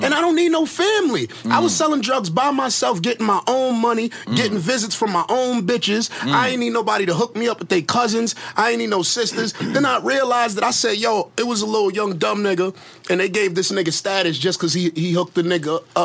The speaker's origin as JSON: {"language": "English", "region": "New York", "country": "United States", "tie": "born or raised there", "said": "And I'm from the East, like, my whole life."}